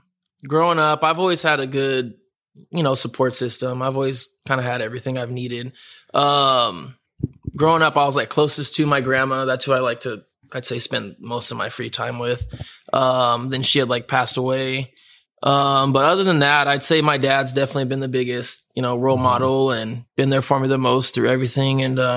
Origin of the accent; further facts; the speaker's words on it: Fresno, California, United States; also born or lived in Singer; originally I'm from Fresno. I moved to Singer in, like, second, third grade.